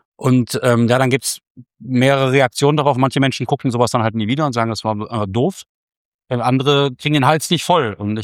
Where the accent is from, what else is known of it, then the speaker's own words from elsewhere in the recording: Bonn, North Rhine-Westphalia, Germany; Ja, als Kind, da habe ich so in der Prisma, das war die Fernsehzeitung, die bei uns in Bonn beim Generalanzeiger mit drin lag